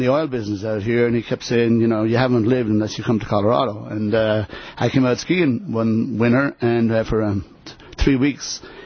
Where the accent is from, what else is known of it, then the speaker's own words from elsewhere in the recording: Ireland; Well, you see, the Irish, one of the great points about being Irish is, you know, we make fun of ourselves.